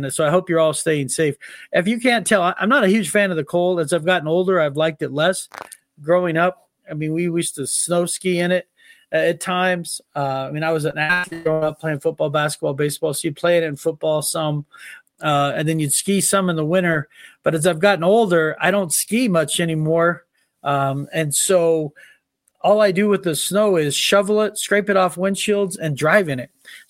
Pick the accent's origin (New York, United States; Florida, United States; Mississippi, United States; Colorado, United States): Colorado, United States; Now, listen, I grew up in Colorado. I've lived here for five decades.